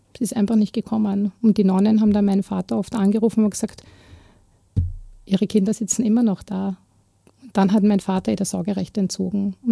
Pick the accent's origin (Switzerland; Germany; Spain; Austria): Austria; Vienna; ich bin ja in Wien aufgewachsen, im Randbezirk, im 19. Bezirk. Meine Familie kommt eigentlich aus Klosterneuburg.